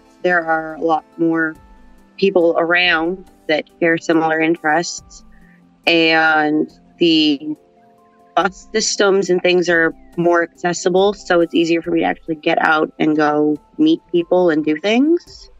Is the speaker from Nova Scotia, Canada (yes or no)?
yes; Nova Scotia, Canada; I grew up in Cape Breton.